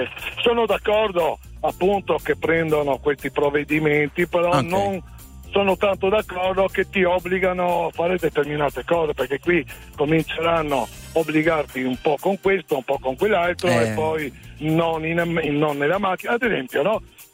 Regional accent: Trieste, Friuli-Venezia Giulia, Italy; io sono triestino, mamma. Diciamo, mamma siciliana e papà pugliese, però sono nato a Trieste.

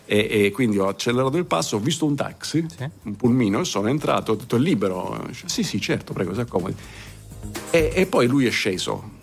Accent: Southern Italy, Italy; da terrone orgoglioso di essere terrone

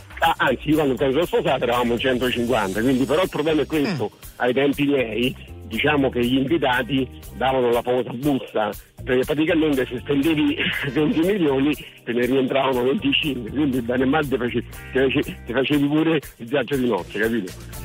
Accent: Lazio, Italy; Io sono della provincia di Roma, sono di Cipri, okay. Ho 80 anni

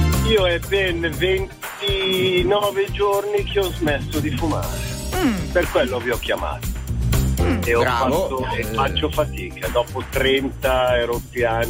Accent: Milan, Lombardy, Italy; Allora, sono di Milano, vi seguo sempre

